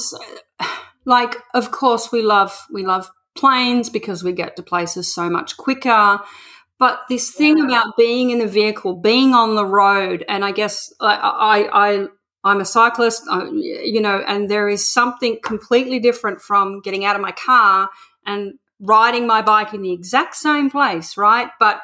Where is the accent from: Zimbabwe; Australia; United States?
Australia; As an Australian who's actually never been to Oregon, I have been to America